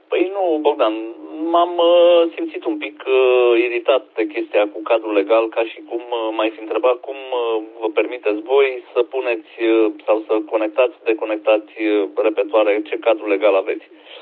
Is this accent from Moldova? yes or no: no; Romania; Noi ca români suntem o nație așa indulgentă, acceptăm, uităm repede